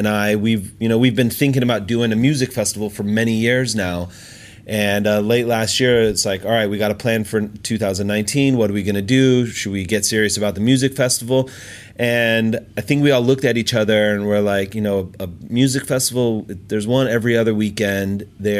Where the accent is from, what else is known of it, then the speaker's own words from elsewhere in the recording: Los Angeles, California, United States; In the Valley here in LA.